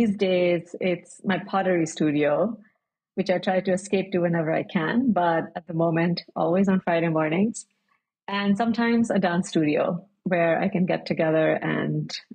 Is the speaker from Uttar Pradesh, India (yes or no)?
yes; Kanpur, Uttar Pradesh, India; English is a second language; now in Amsterdam, Netherlands; Kanpur is where I grew up in India, and I get away for the winters and go and spend some time in the sun there with my family. So I split my time between them, but I'm mostly based in Amsterdam.